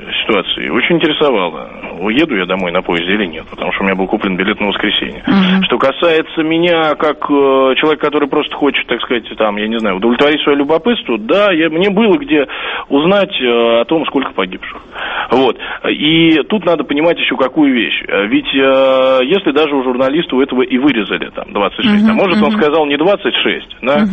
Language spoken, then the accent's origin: Russian; Moscow, Russia; Вот, остался в Москве, да, я просто, я сам родом из Москвы